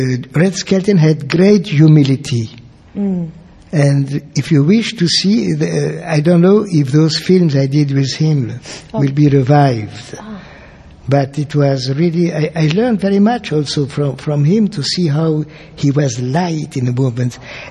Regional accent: Strasbourg, Grand Est, France; born there; English is a second language; I was born in Strasbourg, which is at the border of Germany and France.

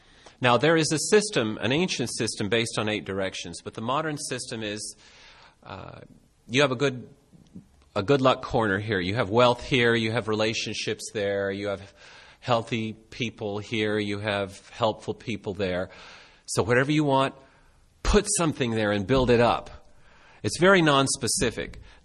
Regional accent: United States; You know, I'm an American. I was raised in America, and I had to reverse this inside myself

